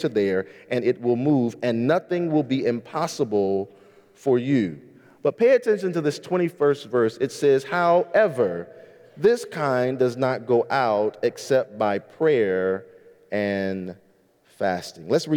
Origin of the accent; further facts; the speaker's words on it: North Carolina, United States; now in Michigan, United States; You know, we're from North Carolina, and so we're used to ice. We're not used to snow, but we're used to ice.